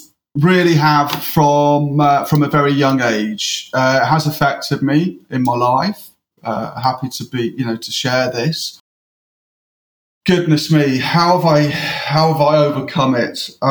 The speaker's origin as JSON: {"language": "English", "region": "Yorkshire and the Humber", "country": "United Kingdom", "said": "I'm a Yorkshireman. Do you know what I mean? A spade's a spade. We do a day's graft, and you get paid for it."}